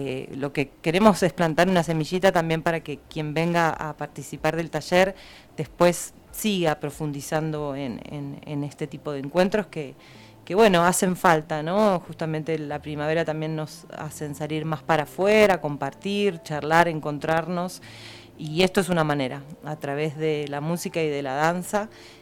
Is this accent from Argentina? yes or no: yes; Mar del Plata, Buenos Aires Province, Argentina; Yo soy de Mar del Plata, estudié biodanza allá y soy viajera